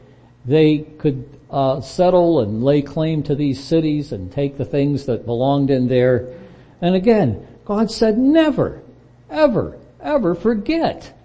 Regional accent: Brookville, United States; now in Michigan, United States; I'm an old Brookville boy. I wasn't born there, but that's my hometown and it'll always be, much as I like Michigan.

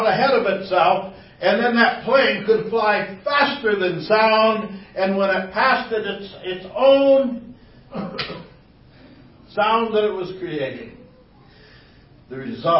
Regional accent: Cadillac, Michigan, United States; But I grew up in Cadillac, 100 miles north of here. And Cadillac is next to the highest place anywhere in the state of Michigan. And there on that farm, we had a big hill.

